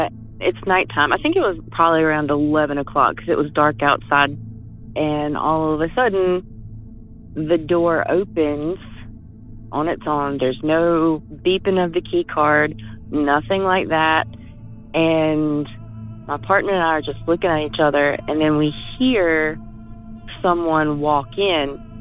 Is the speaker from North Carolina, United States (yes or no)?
yes; North Carolina, United States; I'm from North Carolina. I'm a medic, and I have a ton of stories.